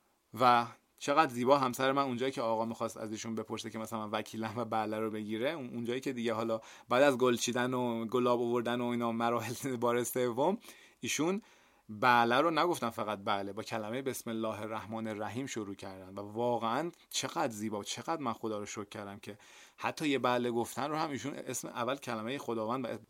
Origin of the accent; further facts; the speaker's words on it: Iran; با اینکه ما ایرانی هستیم، ما به فرهنگ 2500 سالمون مینازیم